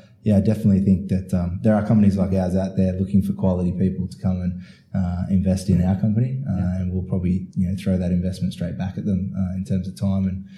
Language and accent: English; Newcastle, New South Wales, Australia; You basically just said, yeah, we're from Sydney.